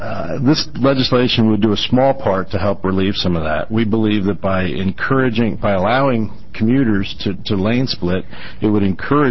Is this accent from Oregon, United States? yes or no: yes; Junction City, Oregon, United States; For the record … from Junction City, Oregon.